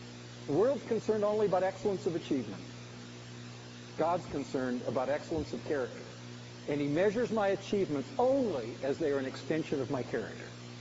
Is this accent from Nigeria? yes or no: no; Canada; And as a Canadian, my thing would be, it's going pretty well.